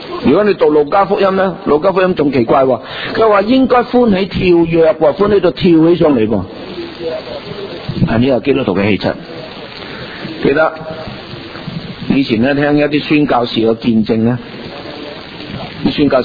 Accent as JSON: {"language": "Chinese", "region": "Guangdong", "country": "China", "said": "所以我们广东人叫盐叫做什么"}